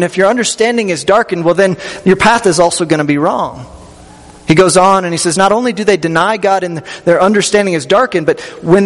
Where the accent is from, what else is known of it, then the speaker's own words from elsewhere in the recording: Kansas, United States; Either way, grew up in southeast Kansas.